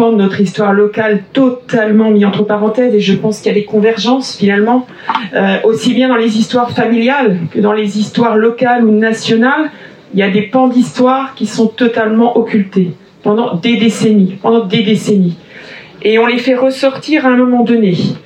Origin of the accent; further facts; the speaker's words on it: Grand Est, France; moi, je viens d'Alsace, du Bas-Rhin, du lycée Adrien Zeller à Bouxwiller, où il y avait une forte communauté juive dans différentes communes.